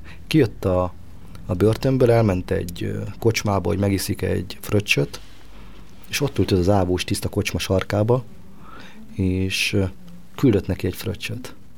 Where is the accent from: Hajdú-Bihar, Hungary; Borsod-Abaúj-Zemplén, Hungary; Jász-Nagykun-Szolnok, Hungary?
Borsod-Abaúj-Zemplén, Hungary; Tarcal; mi egyébként borsodiak vagyunk, Tarcáról származom